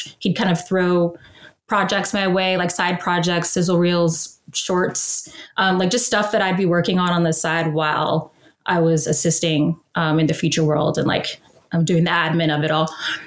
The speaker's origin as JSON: {"language": "English", "town": "Seattle", "region": "Washington", "country": "United States", "tie": "born or raised there", "also_born_or_lived": "Atlanta", "moved": "yes", "lives_now": "Los Angeles, United States", "said": "No, I grew up in Seattle. Kind of, well, Atlanta by way of Seattle, but that's where I was raised for the most part."}